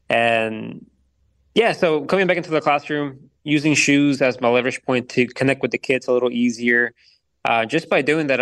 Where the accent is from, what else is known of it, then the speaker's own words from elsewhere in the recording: Dallas, Texas, United States; But I grew up in Oak Cliff. If you are familiar with Oak Cliff and communities like Oak Cliff, people just know how big sneaker culture is.